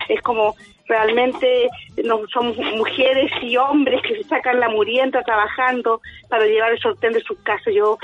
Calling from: Talcahuano, Biobío, Chile; Soy de Talcahuano, de la Nueva Los Lobos.

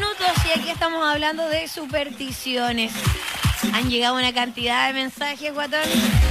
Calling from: Viña del Mar, Valparaíso, Chile; soy de Viña del Mar.

